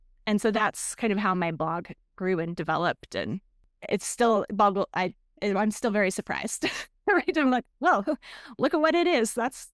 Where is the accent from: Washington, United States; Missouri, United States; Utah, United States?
Washington, United States; Kennewick; moved away as an adult; now in Moscow, United States; I grew up in Kennewick, and we raised our kids in Kennewick, Washington. It's in eastern part of the state.